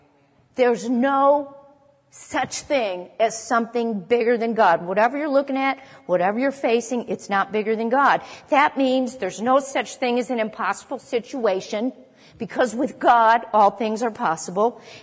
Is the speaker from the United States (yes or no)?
no; Ireland; Yeah, I'm Irish, so.